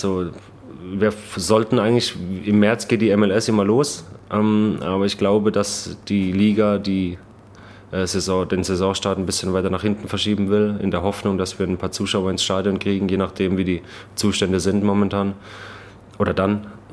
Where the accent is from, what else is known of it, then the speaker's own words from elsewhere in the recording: Baden-Württemberg, Germany; Gerade ich habe ja selbst Probleme, Hochdeutsch zu sprechen. Ne? Ich komme aus Baden-Württemberg.